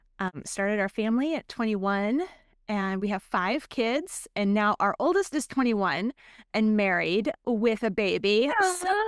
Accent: Kennewick, Washington, United States; moved away as an adult; now in Moscow, United States; I grew up in Kennewick, and we raised our kids in Kennewick, Washington. It's in eastern part of the state.

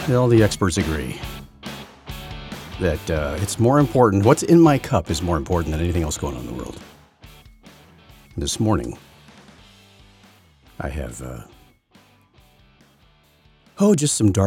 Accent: United States; something that, in my opinion, is absolutely offensive to me as an American.

